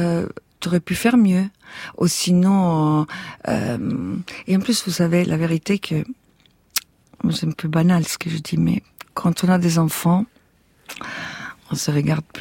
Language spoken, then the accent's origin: French; Italy; French is a second language; now in France; je suis italienne, mais je ne vis pas en Italie. Je vis en France, mais en même temps, en n'étant pas française